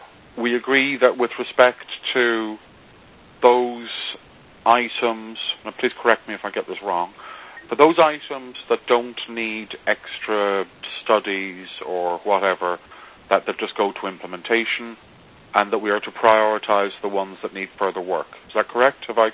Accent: Ireland; So, since I'm Irish and probably quite illogical, I think we should come back to that.

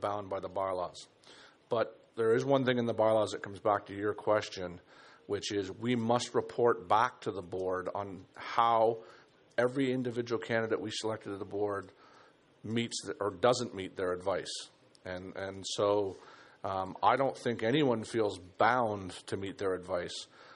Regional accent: Canada; Well, I won't. I'm Canadian.

